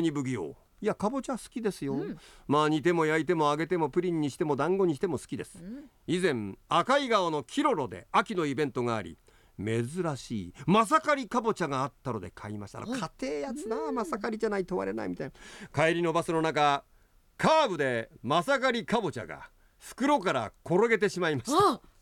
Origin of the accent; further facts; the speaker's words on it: Hokkaido, Japan; 俺たち北海道人ってさ、はい、イノシシの恐怖って全く分かんないんだよね。